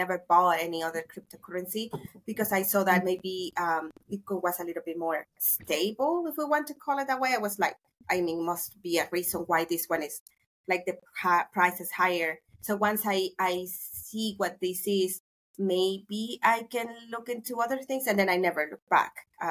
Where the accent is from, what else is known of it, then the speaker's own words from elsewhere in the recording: El Salvador; English is a second language; I'm from El Salvador. I was born and raised in El Salvador